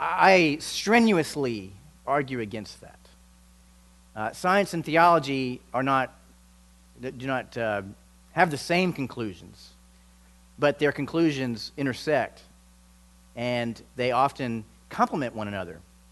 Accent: Virginia, United States; now in Houston, United States; And I moved here from Virginia and the mountains of Virginia. And I'm now in Houston and home to 6 million people.

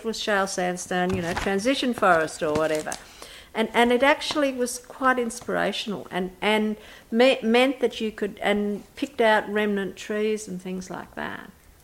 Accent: Gilgandra, New South Wales, Australia; when I was growing up in Gilgandra, my grandmother would come into town on Fridays

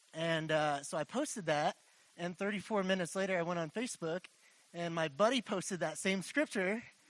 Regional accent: Santa Claus, Indiana, United States; Hello, I am … from Santa Claus, Indiana.

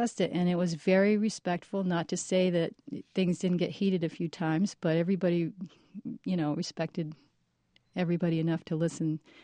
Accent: Rochester, United States; they had some early ones in my hometown, Rochester.

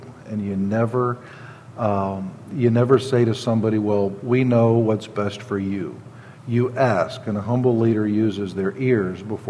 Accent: St. Petersburg, Florida, United States; I was born and raised in St. Petersburg. I thought I knew. This is my hometown.

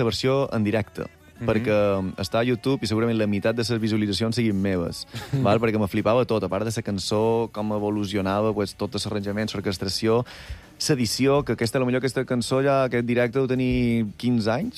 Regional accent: Balearic Islands, Spain; jo li vaig dir, jo som mallorquí, què fas aquí?

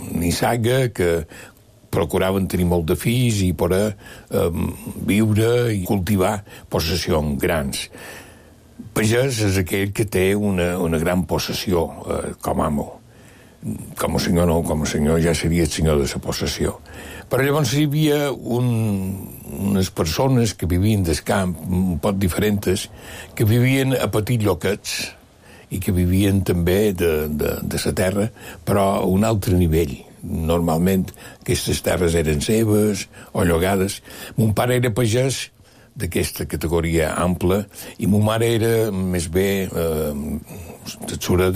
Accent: Balearic Islands, Spain; Mallorquí, he arribat a un grau de mallorquí que som un català perfecte, independentista, a matar.

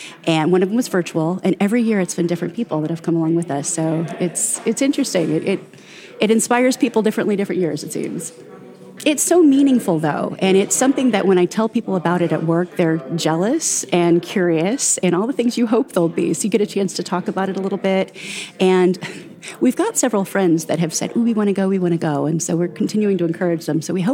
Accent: Columbus, Ohio, United States; I am here from Columbus, Ohio.

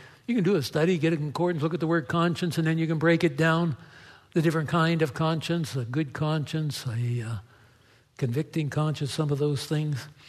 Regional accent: East Coast, United States; When we came here from the East Coast, I came out of a conservative background, and we didn't dance.

